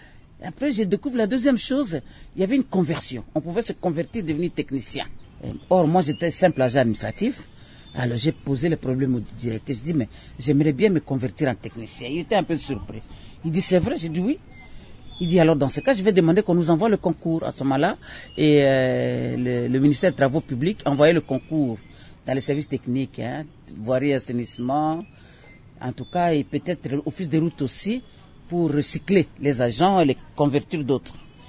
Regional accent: Aketi, Bas-Uélé, DR Congo; Mon enfance, j'ai passé mon enfance à Akéti.

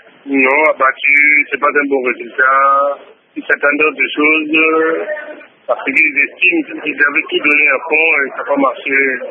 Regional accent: DR Congo; on va en gagner parce qu'on est congolais

